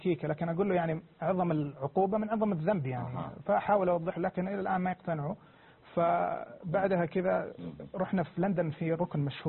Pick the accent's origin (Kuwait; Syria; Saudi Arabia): Saudi Arabia; قالت أنت من وين؟ قلت من السعودية.